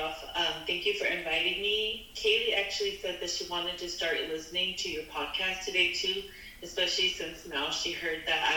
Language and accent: English; Twin Cities, Minnesota, United States; also born or lived in Fresno, California; Me as a kid, I remember because I grew up in the Twin Cities. So I was born in California, in Fresno, California. We lived there until I was 6 years old.